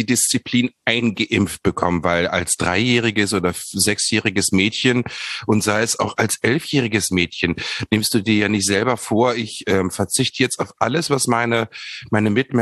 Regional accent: Hanover, Lower Saxony, Germany; now in Berlin, Germany; ich bin ja aus Hannover hierher gekommen

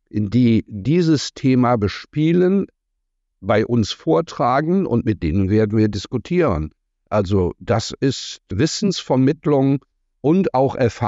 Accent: Cologne, North Rhine-Westphalia, Germany; als Kölner

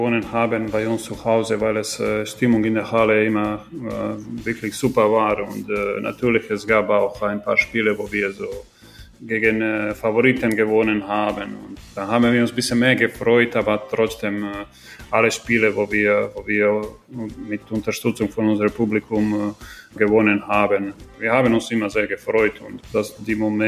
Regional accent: Rijeka, Primorje-Gorski Kotar County, Croatia; In meiner Heimatstadt Rijeka

